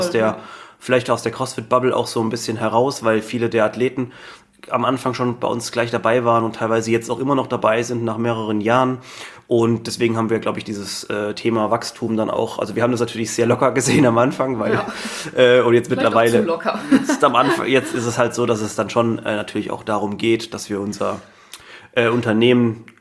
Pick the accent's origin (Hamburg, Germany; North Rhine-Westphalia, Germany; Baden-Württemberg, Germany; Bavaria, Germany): Baden-Württemberg, Germany; Mannheim; also wir kommen ja aus Mannheim hier